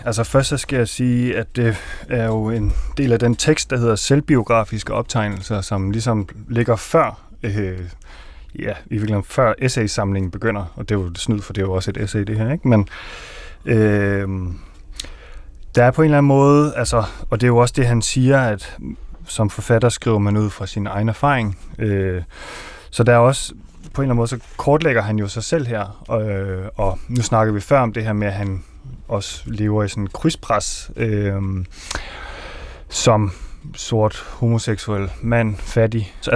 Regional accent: Region of Southern Denmark, Denmark; hvis jeg så siger, at jeg er fra Sønderjylland

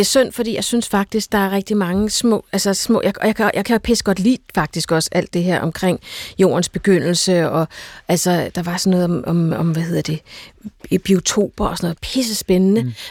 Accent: Copenhagen, Capital Region of Denmark, Denmark; jeg er vokset op i København, jeg har født her

